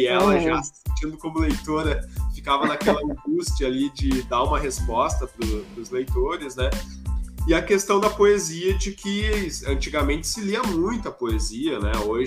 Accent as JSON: {"language": "Portuguese", "country": "Brazil", "said": "E é legal também de a gente assistir como brasileiro e como professor, né, de língua portuguesa"}